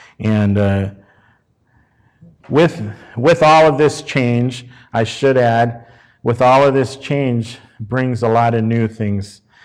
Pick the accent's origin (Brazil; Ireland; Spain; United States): Brazil; because we're from Brazil